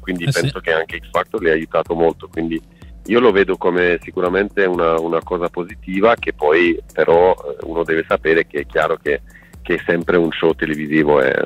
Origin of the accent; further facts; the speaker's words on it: Luxembourg; Italian is a second language; io non sono italiano, sono del Lussemburgo, mm-hmm. e non parlavo neanche italiano quando ho conosciuto Planet, quindi io da lì ho un po' scoperto anche veramente l'Italia, no? E io ora sono basato tra Milano e Berlino